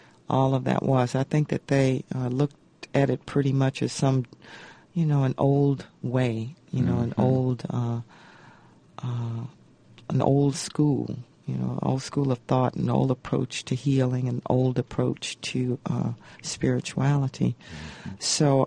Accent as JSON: {"language": "English", "region": "Mississippi", "country": "United States", "tie": "born or raised there", "said": "Growing up in Mississippi, that's just a part of the way we are."}